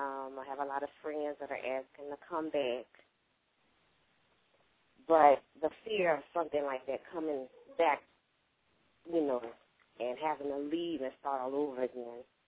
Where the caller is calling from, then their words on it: Temple Terrace, Florida, United States; I'm calling from Temple Terrace.